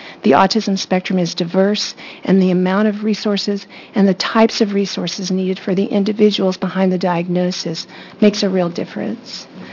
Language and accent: English; Texas, United States; My home state of Texas was the third state, the progressive home state of Texas that I'm from, was the third state to do such a thing.